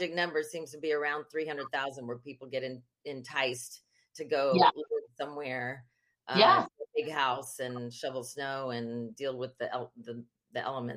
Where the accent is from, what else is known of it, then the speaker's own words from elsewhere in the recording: Inglewood, California, United States; born there; I love California. I was born in Inglewood, by the way.